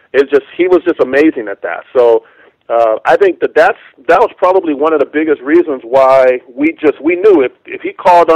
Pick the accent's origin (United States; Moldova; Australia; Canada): United States; California; I grew up in Southern California